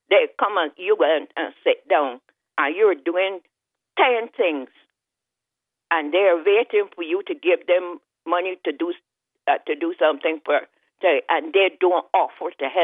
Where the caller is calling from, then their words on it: Caveville, Saint Michael, Barbados; Number 24, Dunder Park, Caveville, St. Michael.